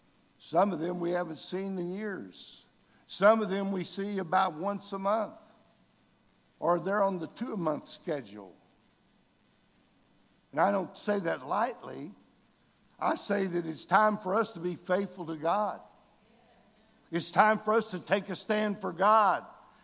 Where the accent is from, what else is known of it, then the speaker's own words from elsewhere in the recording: Austin, Texas, United States; When I was a young boy, I grew up in Austin, Texas. Many of you know I'm a diehard Texas Longhorn fan.